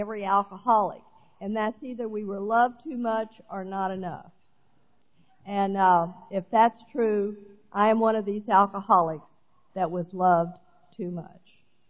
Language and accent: English; Texas, United States; because I was raised in the Baptist church, and I am a Texan born and raised. And I was born in Texas, right where they took the Bible Belt and gave it an extra pull.